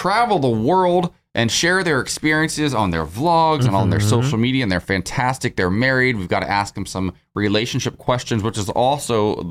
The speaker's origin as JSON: {"language": "English", "town": "Columbus", "region": "Ohio", "country": "United States", "tie": "born or raised there", "said": "I grew up in Ohio. I grew up in Columbus, Ohio."}